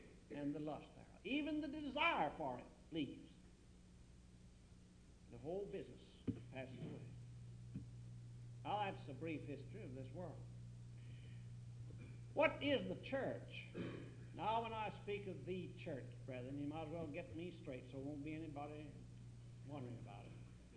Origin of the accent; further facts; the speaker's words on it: Kentucky, United States; I told you I was from the Kentucky Mountains.